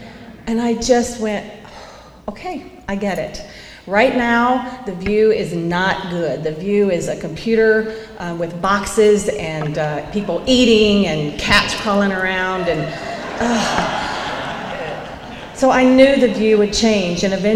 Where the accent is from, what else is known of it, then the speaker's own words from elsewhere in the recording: Lubbock, Texas, United States; now in Dallas, United States; I just moved back to Dallas. I'm from Texas. I'm from Lubbock, Texas, and I have been away for 23 years, and I just moved home 4 weeks ago